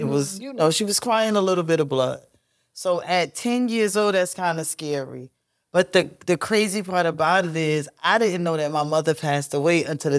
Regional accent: Newark, New Jersey, United States; Well, I'm there for 49 years. 49 years young in Newark, New Jersey. I went to the Newark Public School System, of course.

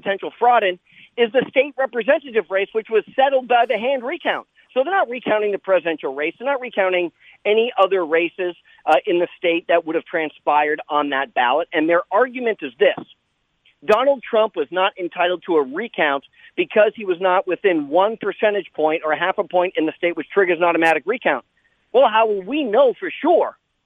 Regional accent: Windham, New Hampshire, United States; in my hometown of Windham, New Hampshire

